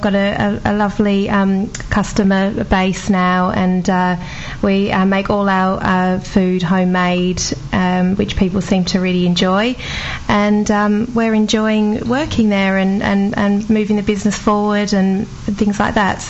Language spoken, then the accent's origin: English; Melbourne, Victoria, Australia; moved away as an adult; I'm from Australia. I grew up in Melbourne. I've only lived here since I was in my early 20s. So we have a huge Italian influence in Melbourne.